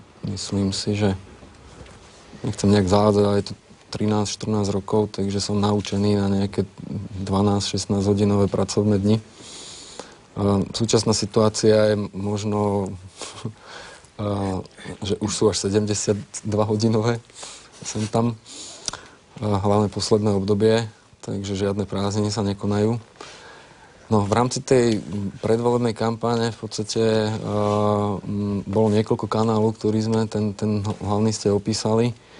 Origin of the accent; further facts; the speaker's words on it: Trnava, Trnava Region, Slovakia; Som tiež Trnavčan ako Igor.